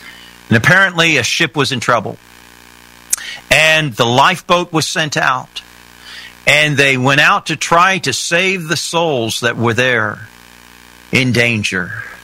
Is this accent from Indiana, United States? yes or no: yes; Indiana, United States; born there; I was born in Indiana. I was born in a preacher's home.